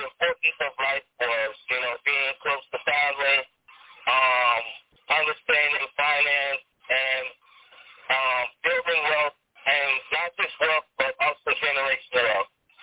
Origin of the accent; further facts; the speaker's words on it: Haiti; English is a second language; moved away as an adult; now in United States; I am 38 years old. I'm originally from Haiti. I've been in the U.S. for about 20-plus years.